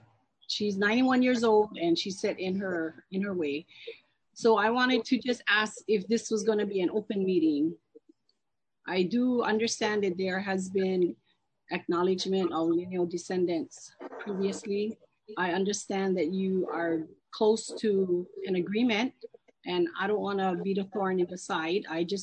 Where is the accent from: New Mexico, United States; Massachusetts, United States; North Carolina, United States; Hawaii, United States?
Hawaii, United States; Ko'olauloa; I'm from Ko'olauloa.